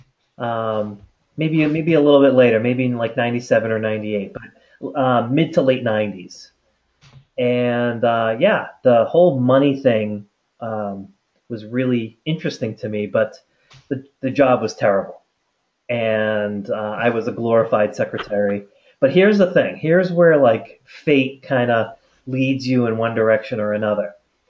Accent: Boston, Massachusetts, United States; So I'm originally from the Boston area.

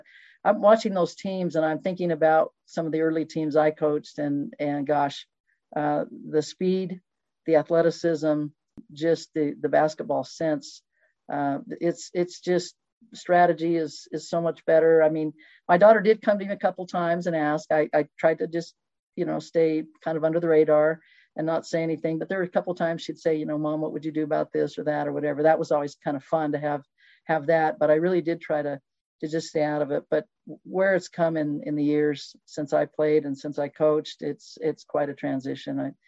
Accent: Mountain View, Wyoming, United States; now we can't lose to Mountain View. It's my hometown, and they'll be giving me a hard time for now until the end of time.

